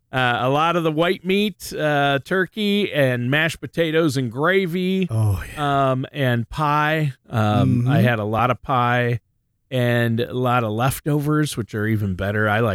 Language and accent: English; Worthington, Minnesota, United States; When I left my hometown of Worthington, Minnesota